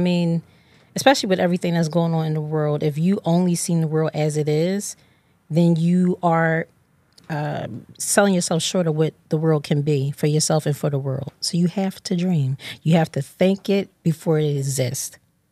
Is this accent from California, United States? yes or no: no; Philadelphia, Pennsylvania, United States; When you're from Philly, you have to say exactly where. So I'm from Southwest Philly.